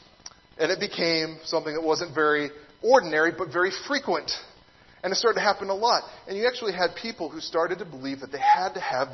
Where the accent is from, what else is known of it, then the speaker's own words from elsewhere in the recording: United States; born there; I was born in America.